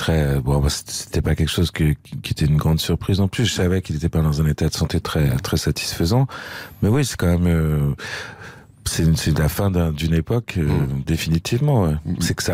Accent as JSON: {"language": "French", "town": "Lyon", "region": "Auvergne-Rhône-Alpes", "country": "France", "said": "Et moi, je suis lyonnais"}